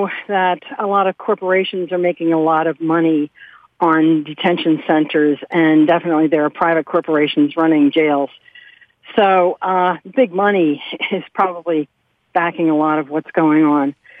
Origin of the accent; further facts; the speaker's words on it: United States; And I am appalled and disgraced as an American.